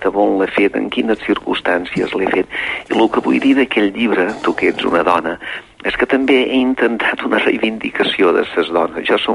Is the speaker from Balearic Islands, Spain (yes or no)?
yes; Balearic Islands, Spain; Jo som un mallorquí d'acord també.